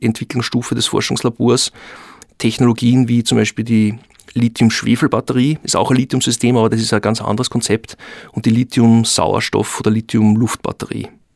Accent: Austria; born there; also ich bin ein gebürtiger Österreicher

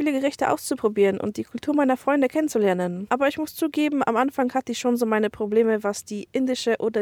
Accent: Bavaria, Germany; Ich komme aus Niederbayern.

